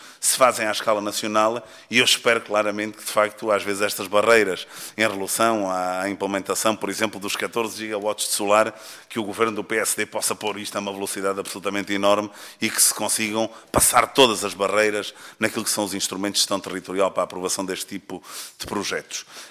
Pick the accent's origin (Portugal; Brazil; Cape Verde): Portugal; Alentejo; eu que sou do Alentejo, sei perfeitamente o impacto das alterações climáticas na minha região